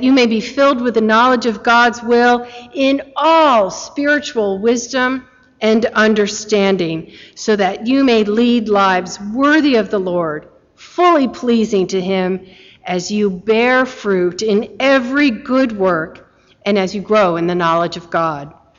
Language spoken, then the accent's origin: English; Virginia, United States; my hometown in Virginia, Northern Virginia.